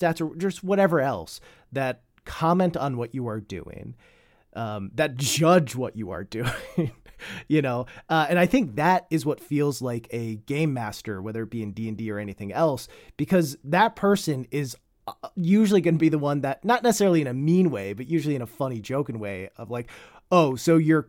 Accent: Midwest, United States; just because I'm from the Midwest, you know?

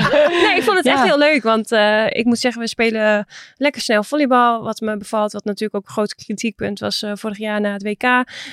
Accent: Assen, Drenthe, Netherlands; born there; Ik ben ook geboren in Assen.

